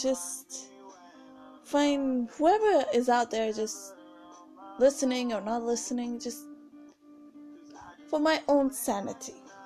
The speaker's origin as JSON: {"language": "English", "country": "India", "second_language": "English", "said": "I'm Indian, and I talk about 3 to 4 languages. I mean, I used to talk French when I was at school"}